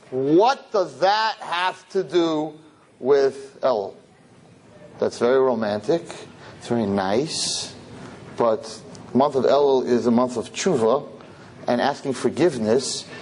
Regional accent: Brooklyn, New York, United States; but I'm from Brooklyn, and this is Queens.

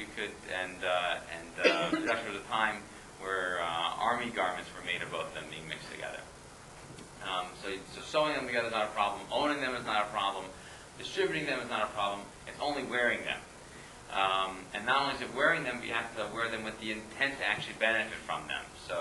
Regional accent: New York City, New York, United States; born there; Yes, I was born in the U.S. I was born in New York City.

